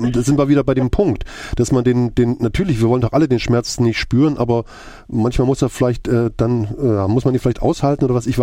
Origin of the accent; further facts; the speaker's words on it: Gera, Thuringia, Germany; born there; wenn ich das nächste Mal nach Gera fahre, wo ich geboren bin